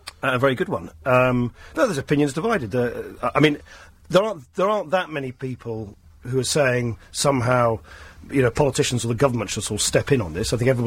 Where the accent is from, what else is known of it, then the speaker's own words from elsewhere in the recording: United Kingdom; I'm just saying, as a British politician, as a British person, I like the fact that we're different to France